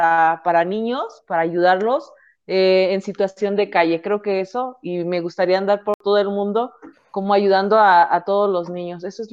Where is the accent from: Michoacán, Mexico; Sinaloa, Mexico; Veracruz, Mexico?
Michoacán, Mexico; Paracho; trato de ayudar aquí en mi comunidad, en mi pueblo, en Paracho